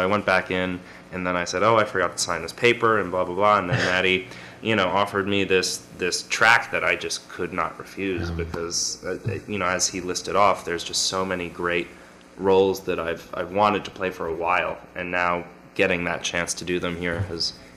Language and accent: English; Sandy Hook, Connecticut, United States; Yeah, so I'm from Sandy Hook, Connecticut, and I go to school at Indiana University in Bloomington, Indiana.